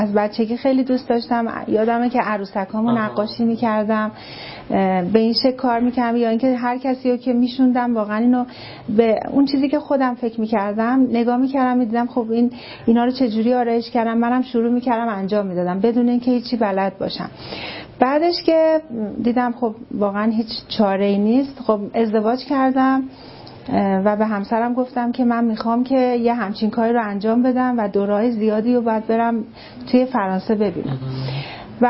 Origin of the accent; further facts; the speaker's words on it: Tehran, Tehran Province, Iran; born there; توی تهران.